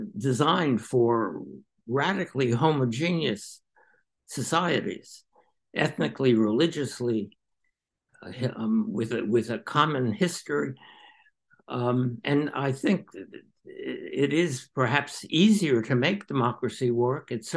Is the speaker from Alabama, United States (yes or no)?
no; Johnstown, Pennsylvania, United States; In my hometown in Johnstown, Pennsylvania, after World War II, Memorial Day was an extraordinarily meaningful event.